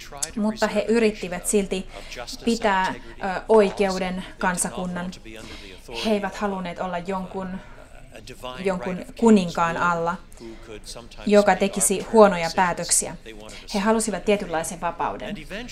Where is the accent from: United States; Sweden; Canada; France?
Canada; Te olette suomalaisia, minä olen kanadalainen